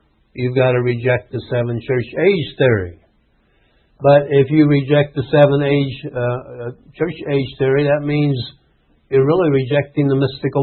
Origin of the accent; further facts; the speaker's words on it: United States; Well, that's quite a blow to me. I'm an American.